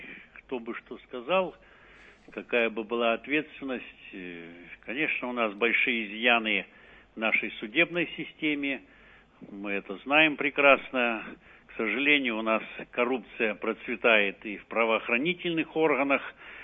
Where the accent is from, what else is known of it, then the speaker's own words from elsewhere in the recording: Pyatigorsk, Stavropol Krai, Russia; Я вспоминаю дело мэра города Пятигорска, моего родного города, где я родился.